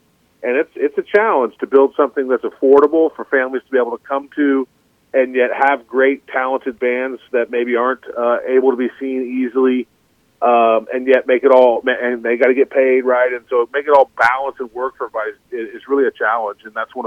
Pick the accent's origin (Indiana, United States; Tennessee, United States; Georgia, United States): Indiana, United States; Indianapolis; You know, I'm personally from Indianapolis, and so, you know, the nonprofit eventually wants to own some land down in Martin County area